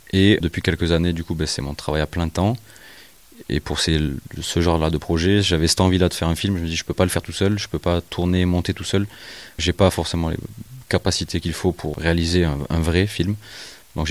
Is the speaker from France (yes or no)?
yes; Marcoussis, Île-de-France, France; born or raised there; also born or lived in Martigues